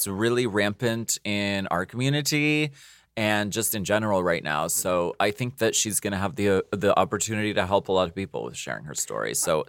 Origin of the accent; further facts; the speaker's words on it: New York, United States; I'm Italian. I'm from New York. Forgotten the gays. I'm Italian. It's funny. I'm Italian.